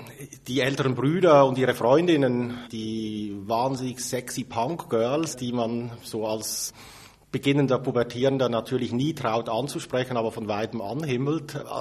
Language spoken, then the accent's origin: German; Aargau, Switzerland; Und ich habe natürlich auch als Aargauer mitgekriegt, wie sich in der Provinz dann diese Szene festsetzt